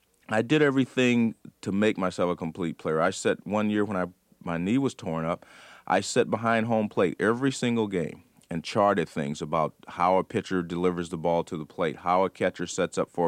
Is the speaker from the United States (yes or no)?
yes; California, United States; Growing up in California, my father would take me to the minor league games, Oakland Oaks.